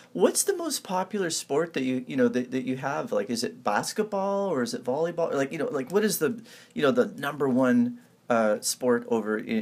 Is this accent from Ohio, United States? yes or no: no; California, United States; You know, I grew up in California, and I used to watch the 3-on-3, volleyball on the beach.